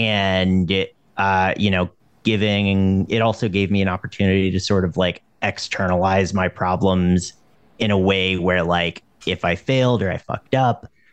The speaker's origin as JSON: {"language": "English", "region": "North Carolina", "country": "United States", "tie": "born or raised there", "said": "I mean, you know, I grew up in Western North Carolina, which is just like crawling with golf courses."}